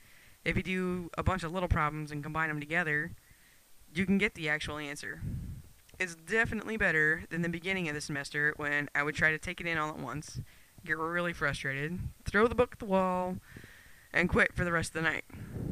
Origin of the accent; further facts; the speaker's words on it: Joes, Colorado, United States; now in Carlsbad, United States; I'm from Joe's, Colorado, but don't worry, I'm a Colorado State Rams fan